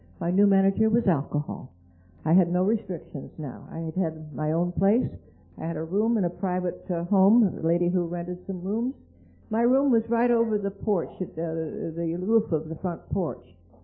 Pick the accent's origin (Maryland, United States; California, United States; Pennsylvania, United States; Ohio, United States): Pennsylvania, United States; Kingston; born there; I was born in Kingston, Pennsylvania, up near Wilkes-Barre, Scranton, and went down to Philadelphia now to be a secretary for the government.